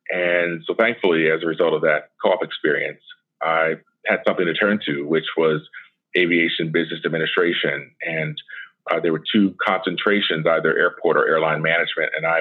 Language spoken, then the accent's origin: English; Harrisburg, Pennsylvania, United States; I had the opportunity to participate in a co-op in my senior year of high school at my hometown airport, Harrisburg International.